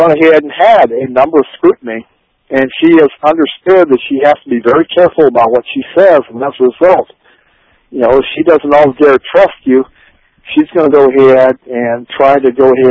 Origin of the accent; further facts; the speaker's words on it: South Dakota, United States; I'm from South Dakota.